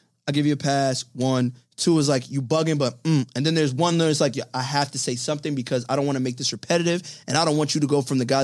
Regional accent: Clinton Hill, New York, United States; I'm from Clinton Hills.

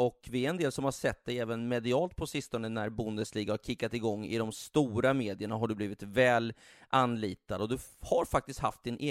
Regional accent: Linköping, Östergötland, Sweden; Min mamma hade redan i sin ungdom varit en av pionjärerna för damfotboll hemma i Linköping där jag annars är uppväxt, åtminstone i byarna runt omkring stan.

